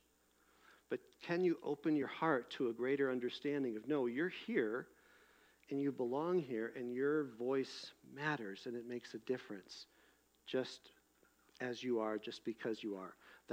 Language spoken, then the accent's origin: English; United States; And I thought to myself, I'm an American. I'm a U.S. citizen.